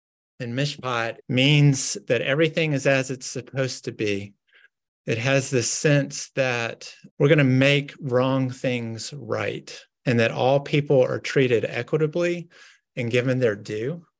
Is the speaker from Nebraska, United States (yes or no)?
no; Nashville, Tennessee, United States; I grew up in Nashville, Tennessee, in Green Hills, and go by that church and that school almost daily when I was growing up.